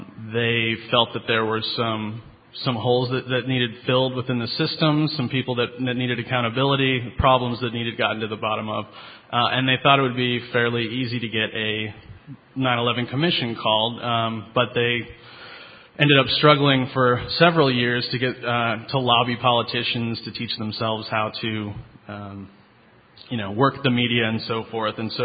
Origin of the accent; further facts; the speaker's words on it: Midwest, United States; So I was raised in the Midwest.